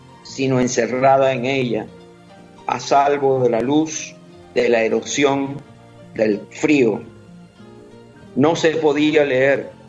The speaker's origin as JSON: {"language": "Spanish", "country": "Cuba", "moved": "yes", "lives_now": "United States", "said": "Yo vivo en Estados Unidos. Este es el país en el que yo voy a morir tarde o temprano. Cuba es algo que, por supuesto, es mi país de origen"}